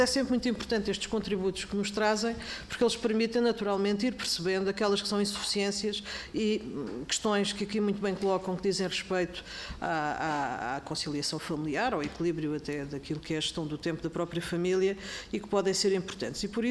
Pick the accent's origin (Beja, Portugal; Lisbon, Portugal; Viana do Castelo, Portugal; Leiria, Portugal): Leiria, Portugal; Caldas da Rainha; Eu sou eleita pelo Partido Socialista … sou das Caldas da Rainha.